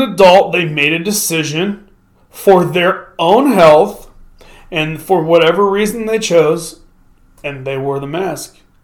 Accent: Missouri, United States; It wasn't uncommon in the small town I grew up in outside of St. Louis for a few years for cops to just pull over

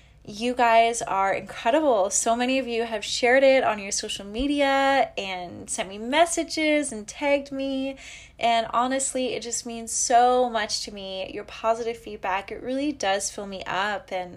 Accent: Canada; also born or lived in Los Angeles, United States; I'm from Canada. And I'm back living here in Canada now, but I was actually living in the US for the past 6 years, and I was pursuing my music career. I moved to Los Angeles in 2014

